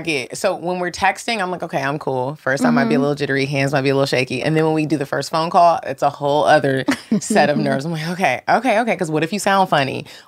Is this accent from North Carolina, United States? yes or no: yes; Raleigh, North Carolina, United States; born there; Okay, North Carolina. Oh. I was born in Raleigh.